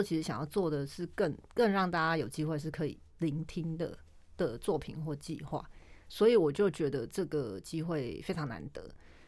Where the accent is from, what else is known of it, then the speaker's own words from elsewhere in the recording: Keelung, Taiwan; 其实我是基隆人嘛，但过去可能反正一直到我30几岁，基隆几乎没有不会有什么艺文活动